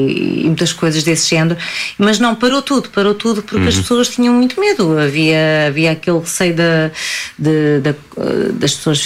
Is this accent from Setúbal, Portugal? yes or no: yes; Almada, Setúbal, Portugal; now in Montijo, Portugal; que eu sou de Almada, apesar de morar no Montijo.